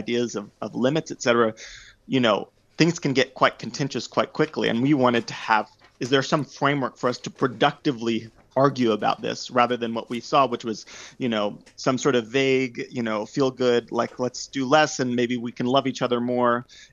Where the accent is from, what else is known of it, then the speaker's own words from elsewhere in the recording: Alabama, United States; So I am from Alabama in the U.S., so southern U.S., from a family that's been in Alabama for a long time.